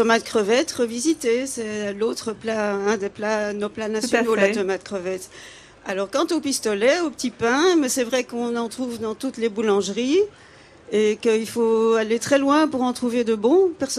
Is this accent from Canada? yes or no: no; Brussels, Belgium; je suis bruxelloise et fidèle auditrice du dimanche 11h.